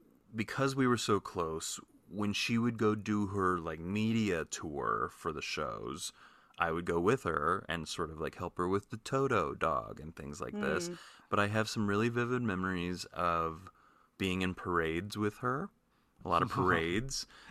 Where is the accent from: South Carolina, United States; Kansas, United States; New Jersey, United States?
Kansas, United States; I saw it on stage many times because I am from Kansas.